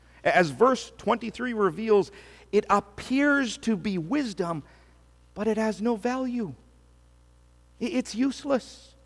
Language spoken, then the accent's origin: English; British Columbia, Canada; grew up in British Columbia, separated by 1,100 kilometers